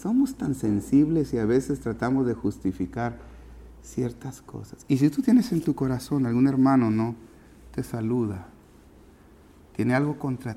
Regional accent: Tabasco, Mexico; Eso lo digo ya por alusión a mí, que yo soy tabasqueño.

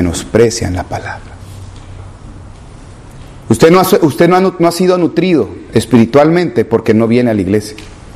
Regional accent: Tabasco, Mexico; ¿Qué si sacáramos, ¿verdad?, como buen tabasqueño el machete nomás?

